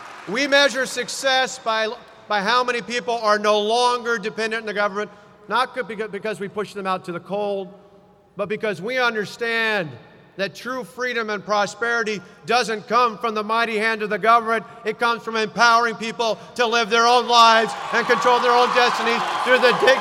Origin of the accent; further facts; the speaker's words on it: Delavan, Wisconsin, United States; As a kid growing up in Delavan